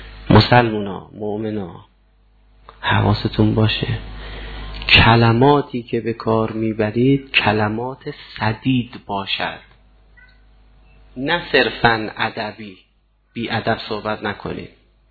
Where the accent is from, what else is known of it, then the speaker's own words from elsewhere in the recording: Iran; من اول که به دنیا آمدم ایرانی بودم، به سن بلوغ که رسیدم مسلمان شدم.